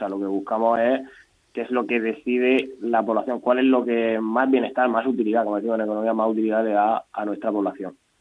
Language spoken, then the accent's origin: Spanish; Region of Murcia, Spain; somos los murcianos somos moderados.